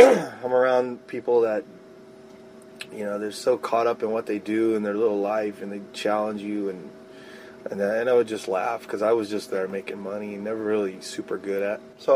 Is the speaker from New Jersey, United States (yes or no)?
yes; New Jersey, United States; On the East Coast, where I grew up in New Jersey, they have storms every night in the summer.